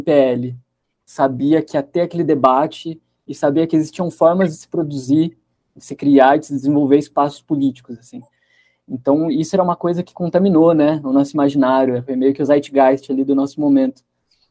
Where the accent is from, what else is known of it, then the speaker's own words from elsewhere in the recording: Piracicaba, São Paulo, Brazil; eu cresci em Piracicaba e comecei a frequentar os shows de punk hardcore na minha cidade por 2006